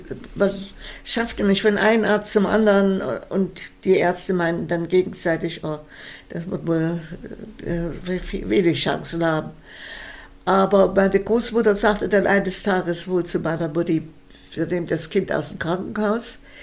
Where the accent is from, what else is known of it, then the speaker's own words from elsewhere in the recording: Gera, Thuringia, Germany; Und wir hatten ein Mehrfamilienhaus in Gera. Das ist mein Heimatsort, mein Geburtsort.